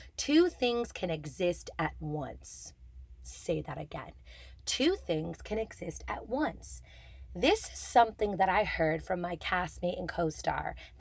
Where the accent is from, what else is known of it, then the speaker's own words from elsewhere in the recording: Canada; I'm a Canadian performer based in Toronto, and welcome to the club if you are new here.